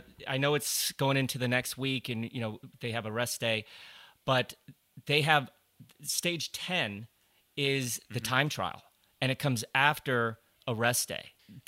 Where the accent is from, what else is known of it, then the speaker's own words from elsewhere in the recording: Colorado, United States; Yeah, I grew up in Colorado, so I remember every race that I went to.